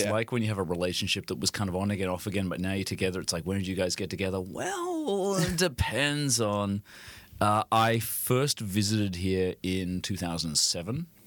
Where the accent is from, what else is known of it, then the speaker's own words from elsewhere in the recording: Australia; accent: mild hybrid Australian-British; I grew up in Australia, my dad's Australian, but my mum is actually British.